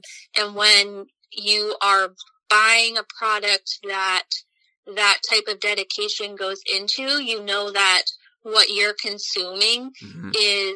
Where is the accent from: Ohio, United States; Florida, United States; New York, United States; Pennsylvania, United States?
Pennsylvania, United States; Spring City; So I grew up in Chester County, Spring City, Pennsylvania, to be exact, about 45 minutes outside of Philadelphia.